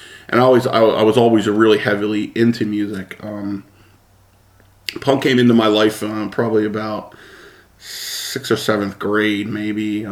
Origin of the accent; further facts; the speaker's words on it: Feasterville, Pennsylvania, United States; I was born in Bristol. I pretty much grew up in Lower Bucks County, between Feasterville, Newtown area.